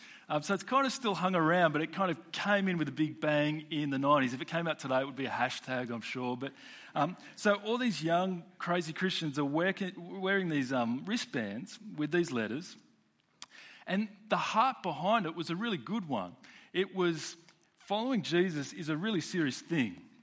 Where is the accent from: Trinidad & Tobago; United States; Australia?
Australia; Sydney, New South Wales; I grew up in Sydney and went to a Christian high school there back in the 90s.